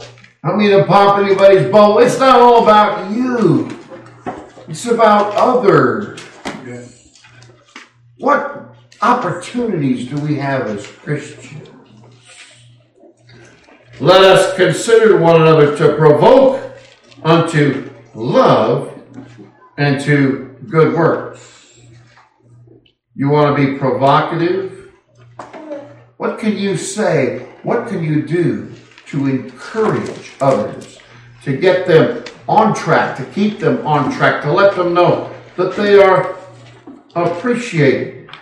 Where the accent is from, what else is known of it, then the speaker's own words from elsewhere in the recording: Castro Valley, California, United States; And I used to throw the Oakland Tribune in my hometown, the big city of Castro Valley, California.